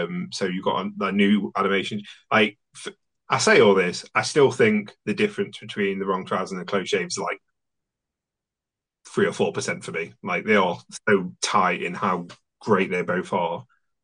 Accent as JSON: {"language": "English", "country": "United Kingdom", "said": "especially as a Brit"}